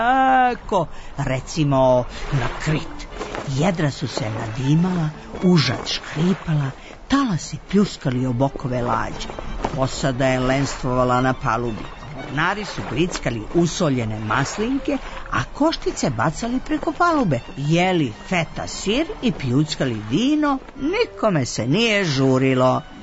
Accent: Vršac, Vojvodina, Serbia; born there; Meni ne smeta vetar, jer ja sam rođena ovaj u Vršcu.

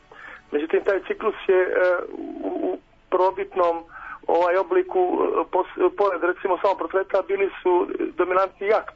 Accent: Kolašin, Montenegro; Mada se ja sjevernjak, iz Kolašina sam inače

